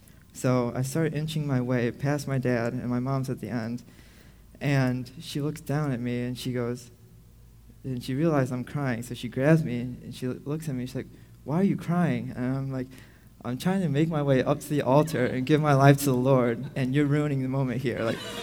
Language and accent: English; Chesterton, Indiana, United States; I am originally from Chesterton, Indiana, which is on the southern tip of Lake Michigan, so it's about a 12-hour drive from here.